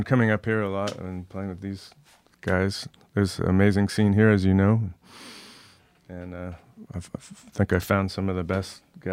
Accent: Berkeley, California, United States; I grew up in Berkeley, California. They have a jazz program there that's still continuing

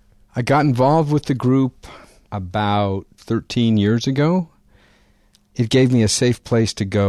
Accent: San Francisco, California, United States; born there; I was born in San Francisco.

